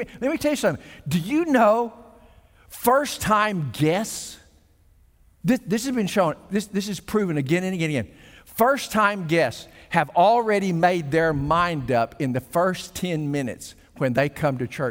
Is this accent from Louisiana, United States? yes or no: no; Arkansas, United States; now in Texas, United States; I was born and raised in Arkansas, and I am a Texan to the core today.